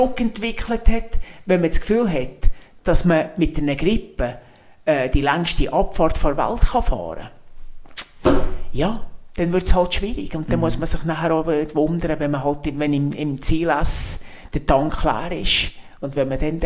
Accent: St. Stephan, Bern, Switzerland; Und eben in dem St. Stephan, wo ich aufgewachsen bin

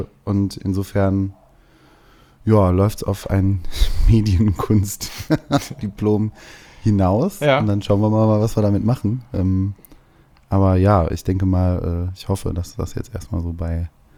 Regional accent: Essen, North Rhine-Westphalia, Germany; now in Cologne, Germany; ich habe ewig in Essen gewohnt und bin dann, ich glaube, das war Ende 2017, zum Studium nach Köln gezogen.

